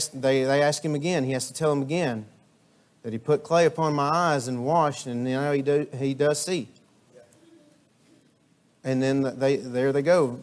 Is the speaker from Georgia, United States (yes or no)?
yes; Dahlonega, Georgia, United States; From where I grew up in Cane Creek in Dahlonega. If anybody knows that area or lives in that area, you know my parents. You know they're good, hardworking Christians.